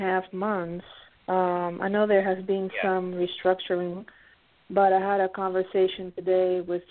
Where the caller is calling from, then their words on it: Pennsylvania, United States; I'm calling from Pennsylvania.